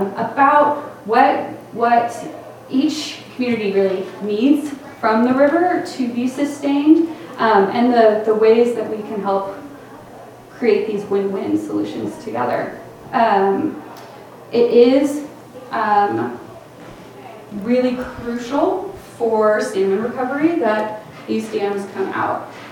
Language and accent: English; Sacramento, California, United States; Actually, in my hometown of Sacramento, there are salmon in that river